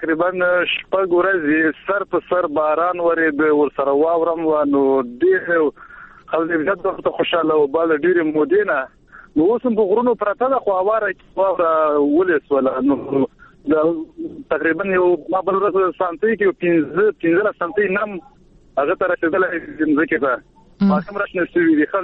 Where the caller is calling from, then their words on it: Baghlan, Afghanistan; ما د بغلان نه کلهګی سیمه.